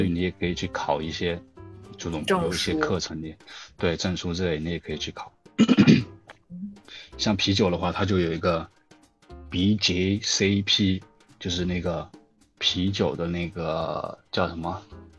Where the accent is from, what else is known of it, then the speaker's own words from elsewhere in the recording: South China, China; 不好意思，我是南方人啊